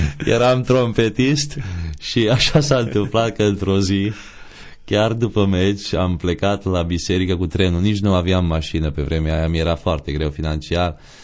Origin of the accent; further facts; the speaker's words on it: Ineu, Arad County, Romania; eu am crescut în Ineu, județul Arad